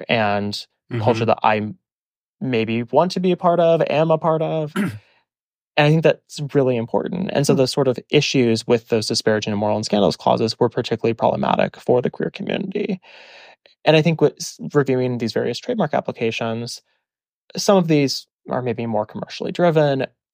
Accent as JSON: {"language": "English", "region": "Midwest", "country": "United States", "tie": "born or raised there", "said": "But growing up in the Midwest, we had both."}